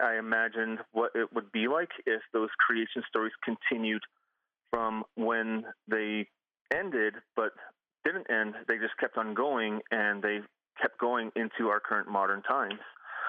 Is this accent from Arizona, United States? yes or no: yes; Nazlini, Arizona, United States; part of my experiences growing up in Nazlini